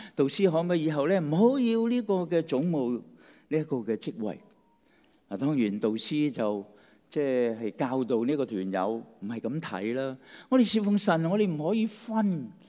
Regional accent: Guangdong, China; 中国这句说话，我们广东人隔夜油炸鬼，没来火气，是不是？

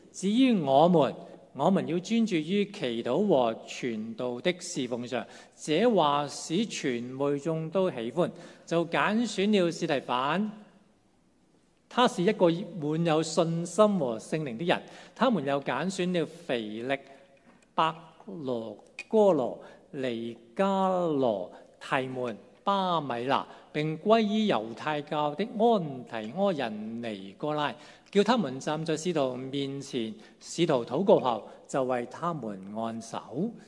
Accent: Hong Kong; 未來香港都可能有一批人，我哋土生土長講咩話？白話咯，咪廣東話咯，粵語咯。

